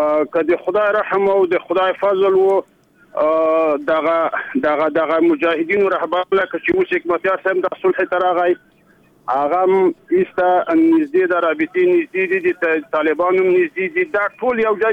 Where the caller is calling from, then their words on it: Takhar, Afghanistan; د تخار دی ولایت د شکمشتي ولسوالۍ نه غږیږم